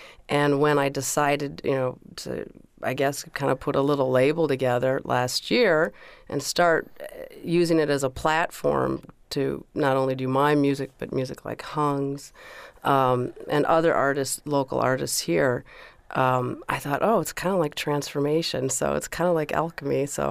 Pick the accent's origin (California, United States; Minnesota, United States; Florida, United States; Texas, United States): Minnesota, United States; And we started talking and then realized, oh, we're both from the Twin Cities.